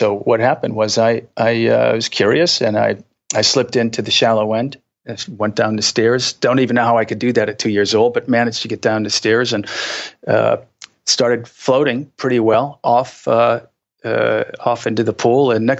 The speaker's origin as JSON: {"language": "English", "town": "Boston", "region": "Massachusetts", "country": "United States", "tie": "born or raised there", "said": "Yes, Boston, Massachusetts."}